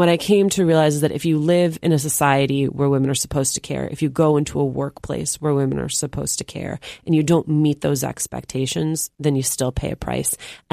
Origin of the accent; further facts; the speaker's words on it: Union City, New Jersey, United States; I grew up in Union City, New Jersey.